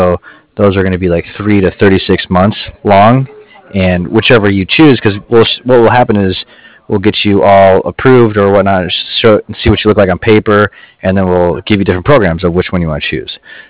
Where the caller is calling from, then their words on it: Cardiff, Wales, United Kingdom; I'm calling from Cardiff.